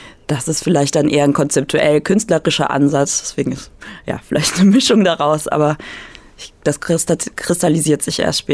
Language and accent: German; Germany; vielleicht auch gar nicht als Amerikaner, sondern wie ich aus Deutschland jetzt da hingekommen bin